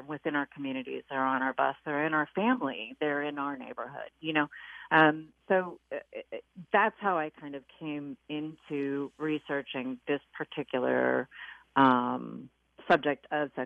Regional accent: Iowa, United States; Yeah, so I was born and raised in Iowa, and rode the school bus every day.

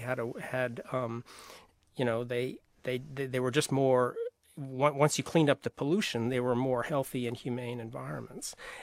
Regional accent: United States; I'm American, and I wanted to write about the American situation.

